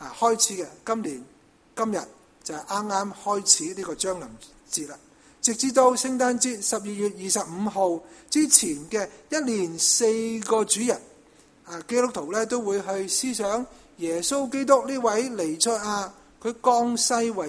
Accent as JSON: {"language": "Chinese", "country": "Canada", "said": "我们加拿大人很喜欢孭 BB 在前面"}